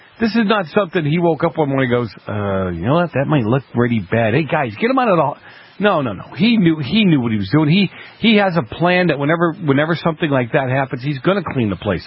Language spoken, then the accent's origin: English; Boston, Massachusetts, United States; I'm from Boston. We used to go down there just to taunt you guys.